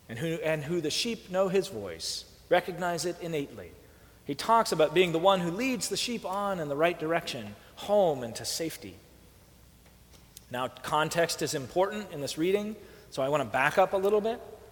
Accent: Oakland, California, United States; Growing up in Oakland, it was always this place of orientation.

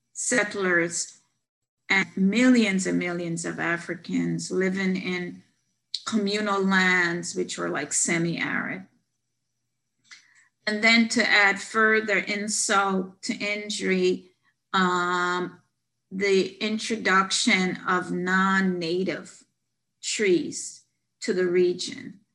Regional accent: Jamaica; now in United States; You know, I'm from Jamaica, I'm used to a lot of water

